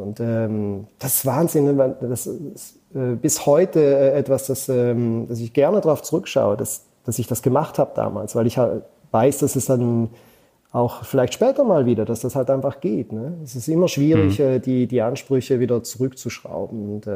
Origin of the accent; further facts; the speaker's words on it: Switzerland; Als Schweizer willst du immer schon ein wenig vorplanen, das kriegst du nicht weg.